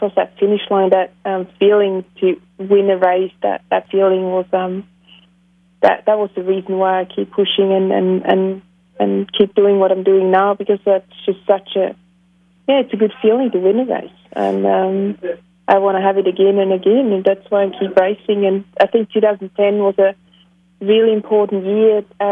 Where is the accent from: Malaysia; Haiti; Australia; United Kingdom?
Australia; Sunshine Coast, Queensland; Is in my hometown. It's in my town, like a home race, kind of.